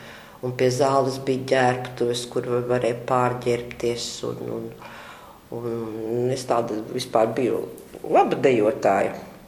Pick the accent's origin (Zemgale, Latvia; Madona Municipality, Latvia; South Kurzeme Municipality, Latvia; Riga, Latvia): Riga, Latvia; esmu dzimusi Rīdzeniece, visu mūžu nodzīvojusi Pārdaugavā. Sākumā līdz 13 gadu vecumam dzīvojām Baldones ielā. Es mācījos 5. vidusskolā, tā ir tagadējā Vācu ģimnāzija